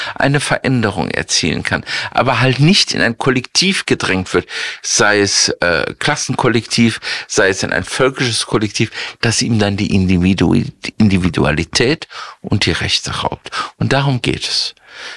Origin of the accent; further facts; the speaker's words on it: Rhineland, Germany; Tja, also ich bin ja Rheinländer